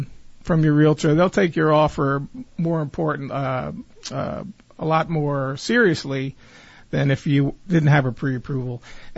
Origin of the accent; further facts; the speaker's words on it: New Jersey, United States; You know, I grew up in North Jersey. I had a lot of relatives in New York